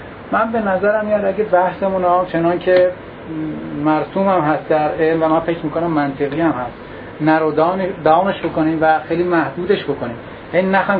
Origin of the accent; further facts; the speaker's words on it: Iran; به عنوان یک ایرانی که میخوام جامعه در واقع بیام جوامع گذشته ایرانی رو مطالعه بکنم